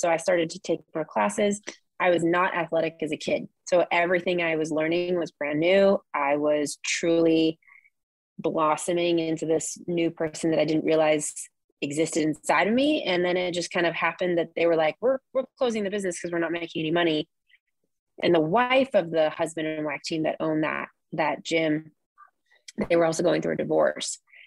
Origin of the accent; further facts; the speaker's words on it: California, United States; now in Ventura, United States; He comes from Sacramento. I come from Orange County. So we needed a middle ground and we chose Ventura as our home.